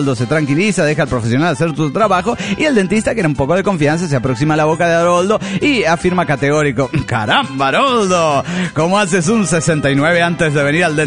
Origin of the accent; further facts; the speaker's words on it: Guaymas, Sonora, Mexico; de Guaymas, Sonora, México.